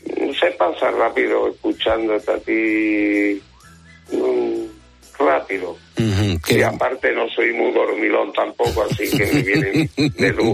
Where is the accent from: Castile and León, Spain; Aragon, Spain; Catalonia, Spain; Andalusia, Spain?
Andalusia, Spain; Seville; yo no soy de nacimiento, yo soy sevillano, ¿no? De cama, pero que todo, sí, pero llevo aquí ya muchos años, llevo 25 para 26 años.